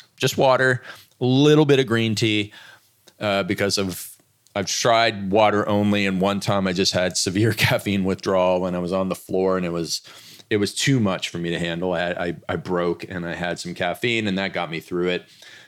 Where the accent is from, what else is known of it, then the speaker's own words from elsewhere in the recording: Canada; I'm Canadian.